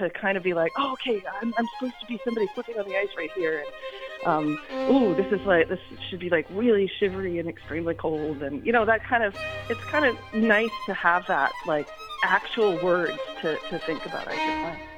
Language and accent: English; Canada; now in New York City, United States; And I'm originally Canadian. I'm now based in New York City.